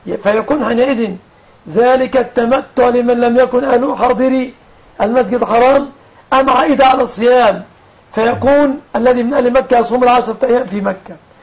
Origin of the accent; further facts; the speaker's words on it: Egypt; وأن يرزق بلدنا مصر